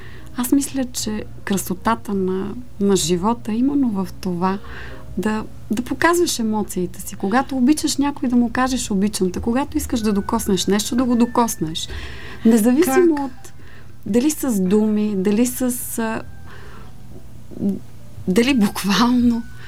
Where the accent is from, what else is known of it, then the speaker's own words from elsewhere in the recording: Plovdiv, Plovdiv Province, Bulgaria; Аз съм израснала на центъра на Пловдив, близо до градската градина, т.е. на самата градска градина